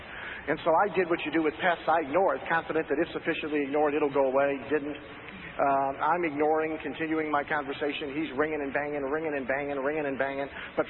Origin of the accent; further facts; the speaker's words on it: Midwest, United States; I grew up in the Midwest where we have coal mining